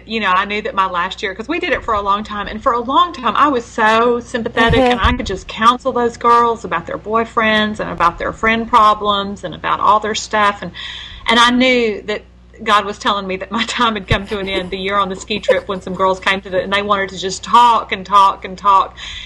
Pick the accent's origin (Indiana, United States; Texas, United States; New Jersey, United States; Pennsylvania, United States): Texas, United States; Houston; because I grew up in Houston, my first experience with football before I really even understood college football was with the Houston Oilers.